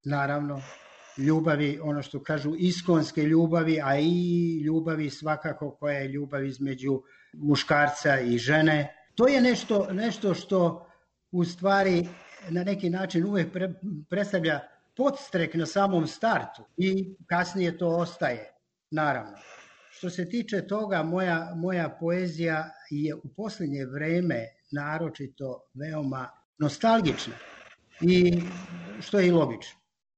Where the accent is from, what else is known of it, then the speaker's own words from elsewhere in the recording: Peć, Metohija, Kosovo; obzirom da sam iz Metohije, vi govorite iz Kosova, ja kažem da sam iz Metohije, rođen sam u Peći, naravno